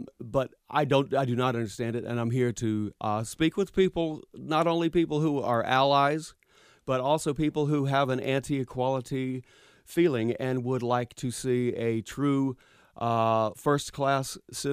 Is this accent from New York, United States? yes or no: no; Raleigh, North Carolina, United States; Growing up in North Carolina, I never felt anything but support and encouragement. I was never called names. I was never treated poorly. I was all through my elementary school experience at Wiley School in Raleigh